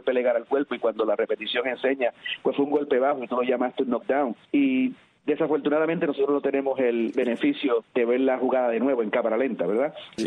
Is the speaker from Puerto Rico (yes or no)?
yes; Morovis, Puerto Rico; Un saludo a mi gente de Puerto Rico, en mi pueblito de Morovis, que los quiero mucho.